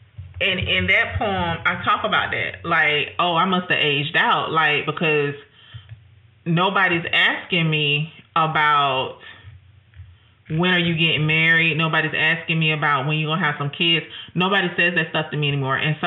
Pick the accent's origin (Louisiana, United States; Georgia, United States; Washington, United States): Georgia, United States; accent: Southern; But in the South, I'm from Georgia. If you can't hear the accent, that's why I'm from Georgia.